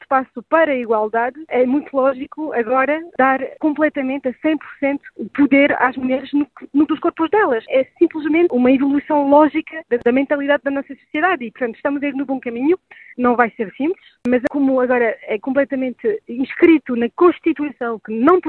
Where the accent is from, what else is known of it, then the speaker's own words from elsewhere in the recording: France; Portuguese is a second language; estou evidentemente muito feliz enquanto francesa